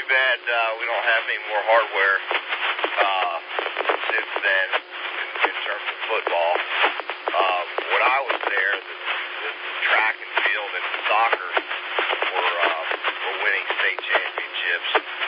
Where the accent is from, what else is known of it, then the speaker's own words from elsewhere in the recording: Greenville, South Carolina, United States; RUR, we came down here in June of 1975. I was about 2.5 years old. Went through the Greenville Middle School, graduated Eastside High School in 91